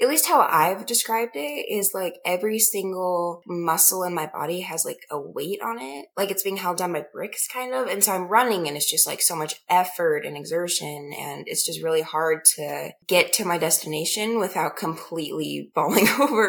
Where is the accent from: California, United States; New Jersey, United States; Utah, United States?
Utah, United States; Salt Lake City; I am 17 and I am from Salt Lake City, Utah.